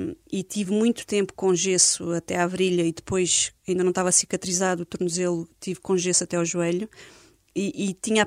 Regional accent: Alentejo, Portugal; é o meu Algarve ou o meu Alentejo, porque sou alentejana. Quando vou ao Alentejo passar alguns dias, sinto que estou em casa

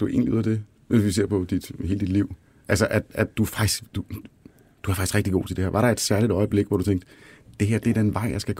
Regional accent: Zealand, Denmark; jeg er fra Lolland.

